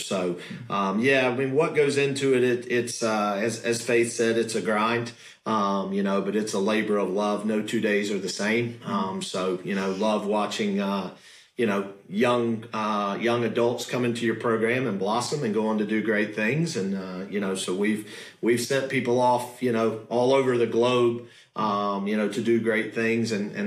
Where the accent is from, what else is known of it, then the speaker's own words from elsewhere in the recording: Fitzgerald, Georgia, United States; born there; also born or lived in Athens, United States; I was born in Fitzgerald, Georgia, so in South Georgia. My parents got divorced. My mom went back to Athens to get a graduate degree, so lived there for a while.